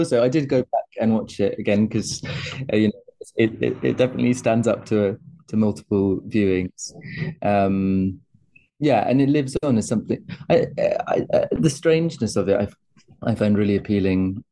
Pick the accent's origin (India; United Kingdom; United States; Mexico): United Kingdom; myself as like a British actor